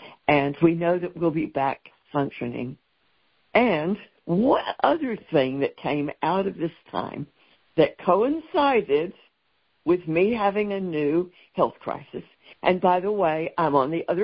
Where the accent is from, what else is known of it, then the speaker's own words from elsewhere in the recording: Texas, United States; accent: Texas; My Texas accent isn't quite the accurate.